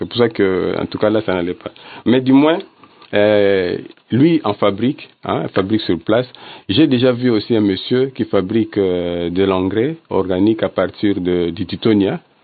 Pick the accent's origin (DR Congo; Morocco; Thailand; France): DR Congo; ici sur place, chez nous, en RDC.